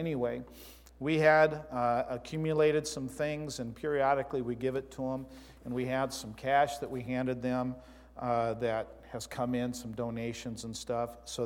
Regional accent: Arizona, United States; I'm from Arizona.

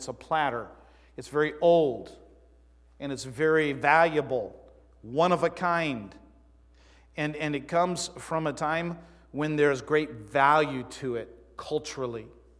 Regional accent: Arizona, United States; I'm from Arizona.

